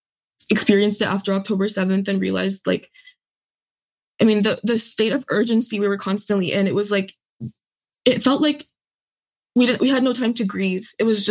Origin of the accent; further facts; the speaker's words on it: Seattle, Washington, United States; also born or lived in New Orleans; I was born in New Orleans and raised in Seattle, kind of back and forth.